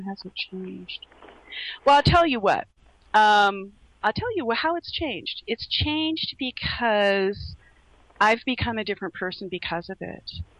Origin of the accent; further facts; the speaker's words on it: Laos; moved away; And I grew up overseas. I grew up in Southeast Asia during the Vietnam War. I grew up in Laos. And went to an American school in Laos.